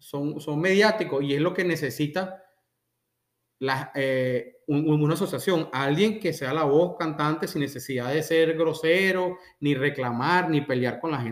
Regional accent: Venezuela; Ese es el problema como venezolano. Y me disculpan porque todos los que estamos somos venezolanos.

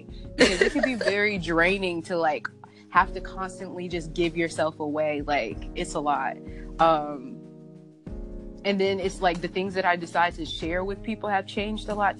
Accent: Louisiana, United States; Like, my family is heavily Baptist. I'm from Louisiana, so it's like they're very traditional.

